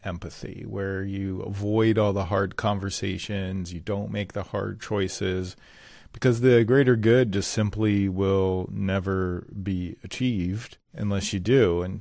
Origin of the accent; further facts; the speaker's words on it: Philadelphia, Pennsylvania, United States; Or maybe Gritty. I'm from Philadelphia.